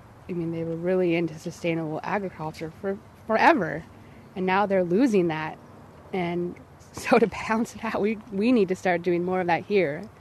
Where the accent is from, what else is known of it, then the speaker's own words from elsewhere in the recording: Ohio, United States; Yeah, I'm from Ohio, from the country.